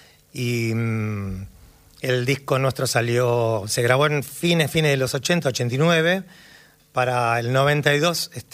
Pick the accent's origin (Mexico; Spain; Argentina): Argentina; Buenos Aires; El tango llega, todos los que somos porteños lo tenemos en el ADN